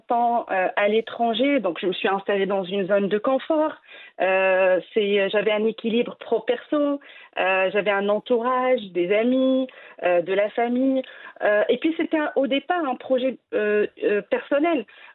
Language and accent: French; Morocco; moved away as an adult; also born or lived in France; je suis née et j'ai grandi au Maroc. J'ai fait mes études au Maroc et je le précise parce que je suis un pur produit de l'éducation nationale marocaine publique.